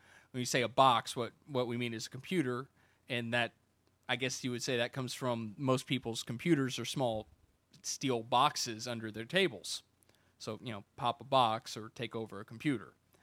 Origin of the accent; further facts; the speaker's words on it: United States; accent: hick; I'm obviously in the States, and usually, I'm mid-southern states, so I guess I've got a little bit of a hick accent going on.